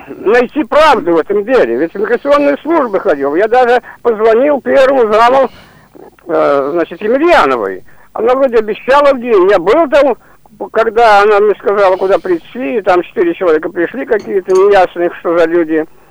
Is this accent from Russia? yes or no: yes; Pskov Oblast, Russia; Так почему же я, коренной житель Псковского края, живу в собачьей будке до сих пор?